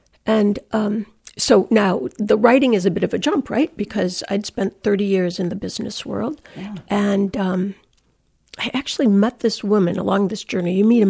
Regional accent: East Lansing, Michigan, United States; And we grew up in East Lansing, so inland, had not seen the lake before.

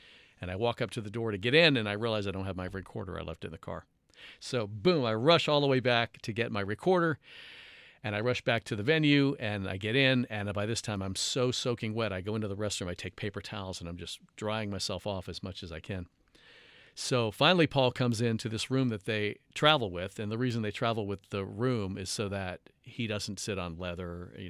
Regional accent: Miami, Florida, United States; fan growing up in Miami, of course, they played at the Deauville Hotel

